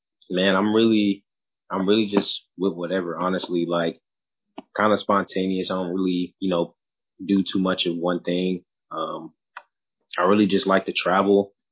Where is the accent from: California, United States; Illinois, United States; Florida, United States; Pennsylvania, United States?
Florida, United States; Pensacola; born there; also born or lived in Mississippi / Georgia / North Carolina; Yeah, so I was born in Pensacola, Florida. My father was in the military. My mother works for the military. So around about 7, 8, I would say, we started moving a lot. Moved to Mississippi, Georgia, North Carolina.